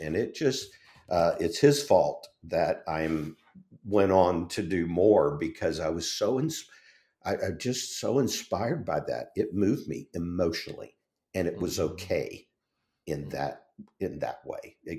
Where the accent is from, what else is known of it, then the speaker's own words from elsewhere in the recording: Louisiana, United States; But soon I learned about rock and roll, and I'm from South Louisiana.